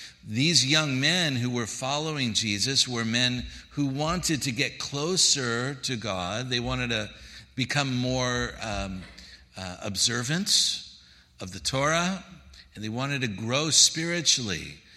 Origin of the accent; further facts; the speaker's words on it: New York City, New York, United States; And I grew up in New York City.